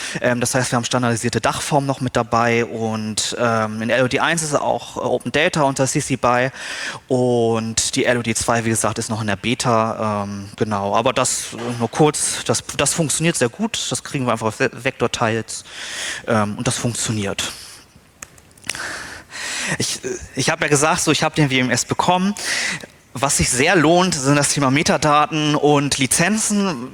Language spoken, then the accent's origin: German; Kiel, Schleswig-Holstein, Germany; So, ich komme aus Kiel